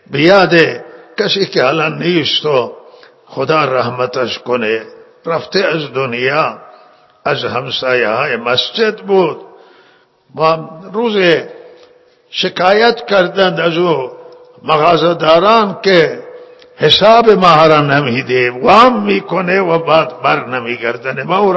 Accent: Zahedan, Sistan and Baluchestan, Iran; خیلی ثروتمند ما در شهر خودمون زایدان دیدیم

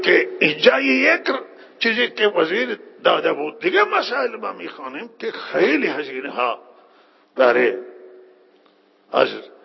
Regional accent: Iran; بالاخره اینه که ما ایرانی هستیم، هر جا بریم پول خرج کنیم. بابا ما ایرانیم

